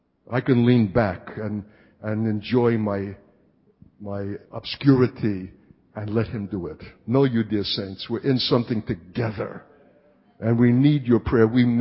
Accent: Singapore; This is the provision of God for us to become larger than life and more Hebraic than we are Singaporean. Don't be stuck in your culture and ethnic origin.

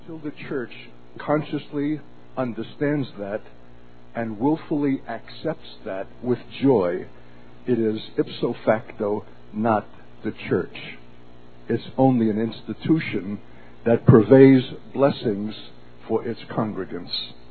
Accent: Brooklyn, New York, United States; You know, when I was a kid growing up in Brooklyn with my brother Lenny

